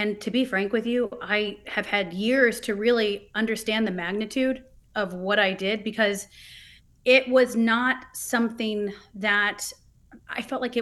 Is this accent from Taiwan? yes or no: yes; Taiwan; I actually grew up over in that area. I grew up in Taiwan as a missionary kid for 16 years.